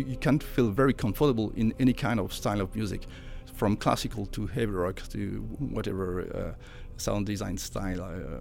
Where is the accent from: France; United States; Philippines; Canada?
France; Île-de-France; I'm from France, so near Paris.